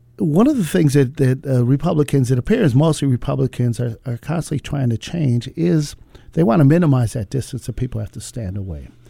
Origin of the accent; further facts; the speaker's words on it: Racine, Wisconsin, United States; I'd head down to my hometown of Racine